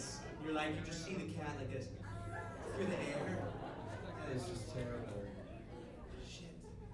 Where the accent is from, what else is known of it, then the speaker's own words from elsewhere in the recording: Boston, Massachusetts, United States; I grew up in Boston, and in Boston, metal was like a rite of passage.